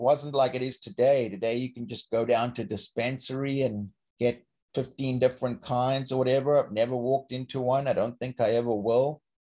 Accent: South Africa; now in United States; when I came from South Africa, I was brought up racist. I was brought up homophobic.

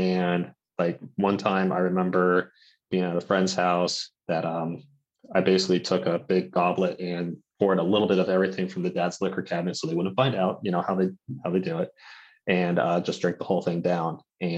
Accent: Santa Barbara, California, United States; now in Sacramento County, United States; I am from California. This is where I'm coming from now. I currently live up in the Sacramento County, and I'm originally from Santa Barbara.

